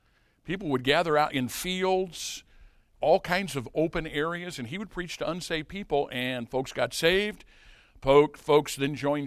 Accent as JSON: {"language": "English", "region": "Illinois", "country": "United States", "said": "No, I'm not from Tennessee. I'm from Southern Illinois, and I'm glad I'm not from Tennessee"}